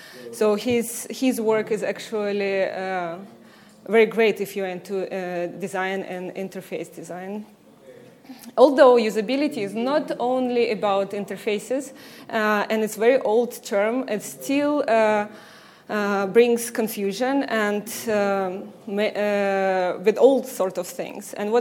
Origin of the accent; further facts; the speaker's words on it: Seoul, South Korea; I came from Seoul, South Korea.